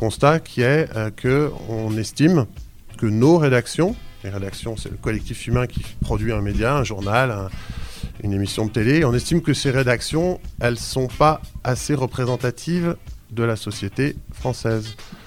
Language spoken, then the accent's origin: French; Grenoble, Auvergne-Rhône-Alpes, France; je suis grenoblois et je travaille pour pas mal de médias